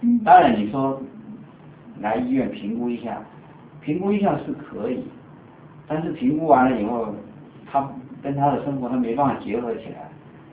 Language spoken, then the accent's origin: Chinese; China; 好，那我们中国人不这么讲，中国人就说平衡、和谐、平衡是最好，我们不要去做超过我们限度的事情。